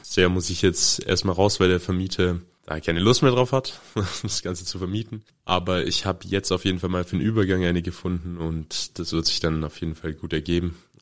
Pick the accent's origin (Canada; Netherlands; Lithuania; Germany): Germany; Alpirsbach, Baden-Württemberg; Eigentlich komme ich aus Alpersbach, eine andere Stadt, auch mit Bier.